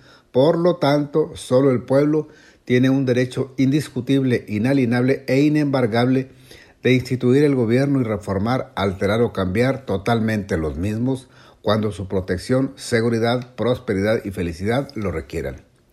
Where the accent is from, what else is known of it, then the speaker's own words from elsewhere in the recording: Mexico; Como ciudadano mexicano dedicado al derecho